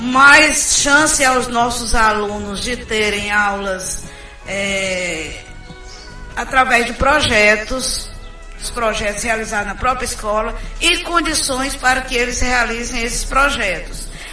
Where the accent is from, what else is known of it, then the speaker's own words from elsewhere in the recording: Fortaleza, Ceará, Brazil; born there; Em Fortaleza.